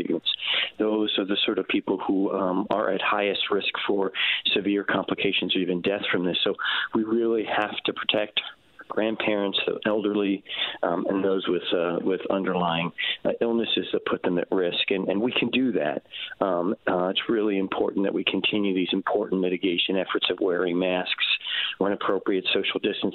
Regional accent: Philadelphia, Pennsylvania, United States; Philly's my hometown, and it's great to be back on the show with you.

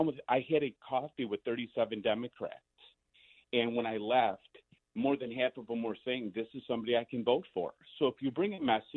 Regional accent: Cicero, Illinois, United States; So my biography is a little different. So I grew up in Cicero, Illinois.

